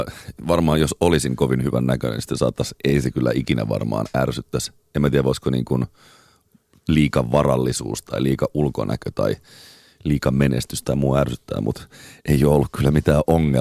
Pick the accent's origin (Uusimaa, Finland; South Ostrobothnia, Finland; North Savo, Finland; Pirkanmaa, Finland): Uusimaa, Finland; Espoo; mä muistan pienenä Tuokkosessa, asuttiin Espoossa, niin Tuokkosen vanhassa kodissa